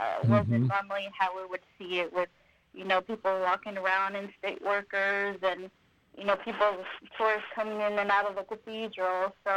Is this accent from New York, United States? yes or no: no; Sacramento, California, United States; I did. Was born and raised in Sacramento.